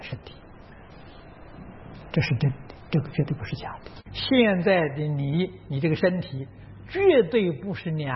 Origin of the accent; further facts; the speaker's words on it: China; 我们中国人称它做灵魂